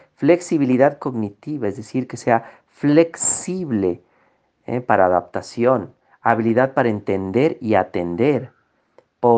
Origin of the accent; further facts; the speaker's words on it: Ecuador; Yo tuve la oportunidad hace algunos años, en mi país de Ecuador, ser contratado para dictar a nivel nacional